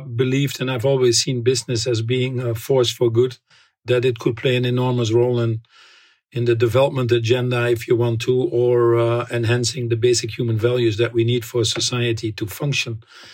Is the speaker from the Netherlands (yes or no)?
yes; Netherlands; English is a second language; So I ended up going back to my hometown after a year, and then I wanted to become a doctor. I think it was driven by that same desire to help others. In Holland, there's a lottery system.